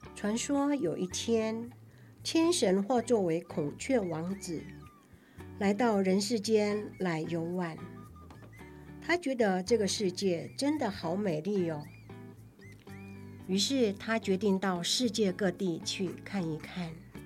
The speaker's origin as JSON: {"language": "Chinese", "town": "Daniao Village", "region": "Taitung County", "country": "Taiwan", "said": "大家好，我是来自台东大鸟村排湾族的"}